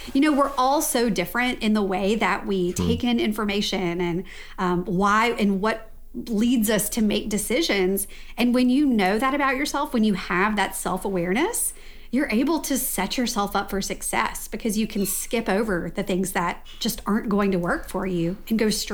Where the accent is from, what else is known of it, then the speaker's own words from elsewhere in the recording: Louisiana, United States; But I'm from Louisiana. I grew up in North Louisiana. I live outside of New Orleans now.